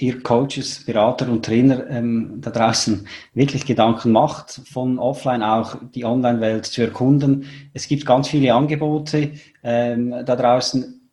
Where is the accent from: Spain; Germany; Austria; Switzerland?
Switzerland; Ich bin ja aus der Schweiz